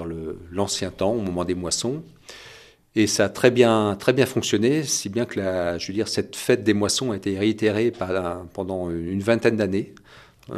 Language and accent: French; France; il est plus difficile, je pense, chez nous en France, de mettre en place ce genre d'échange que chez eux en Belgique.